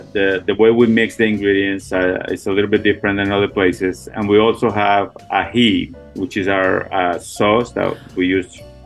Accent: Bogotá, Bogotá Capital District, Colombia; I'm from Bogota, Colombia.

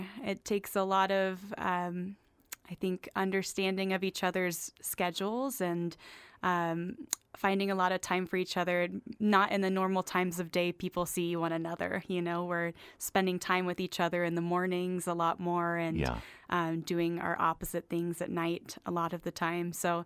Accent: Colorado Springs, Colorado, United States; also born or lived in Bay Area, California; Oh, I grew up partially in Colorado Springs, as well as the Bay Area in California.

